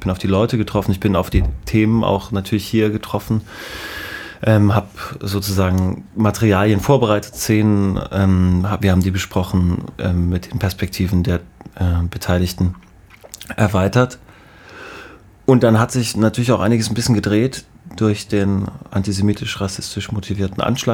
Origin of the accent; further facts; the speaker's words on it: Halle, Saxony-Anhalt, Germany; Also ich bin auch in Halle aufgewachsen